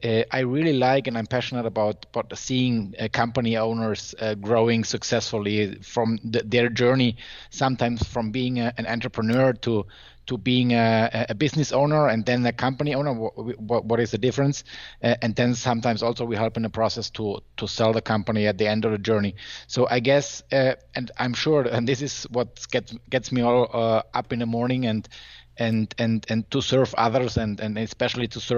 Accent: Germany; I'm from Germany

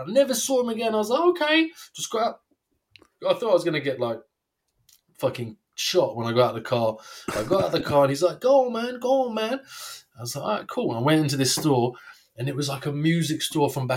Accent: England, United Kingdom; now in United States; And I said, oh, I'm from England.

